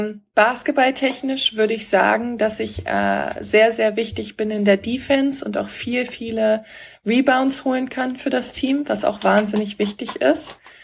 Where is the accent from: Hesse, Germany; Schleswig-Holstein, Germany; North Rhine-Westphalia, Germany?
Schleswig-Holstein, Germany; Eutin; Also ich komme ursprünglich aus dem Norden in der Nähe der Ostsee, das heißt Eutin.